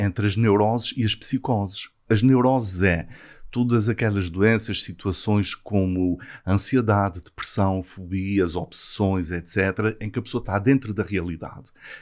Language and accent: Portuguese; Azores, Portugal; accent: Azorean; moved away; com um bocadinho ainda de pronunciar açoriano ainda falo.